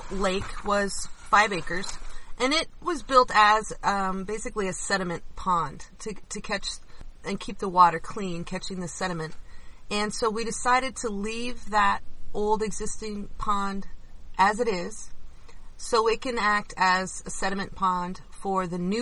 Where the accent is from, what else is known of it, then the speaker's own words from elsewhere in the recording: Des Moines, Iowa, United States; I grew up in Des Moines, but I really grew up running around the Sheraton River in southern Iowa.